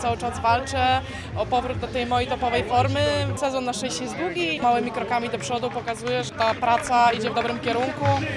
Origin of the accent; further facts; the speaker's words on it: Białystok, Podlaskie Voivodeship, Poland; przyjeżdżam tu, bo to jest moje rodzinne miasto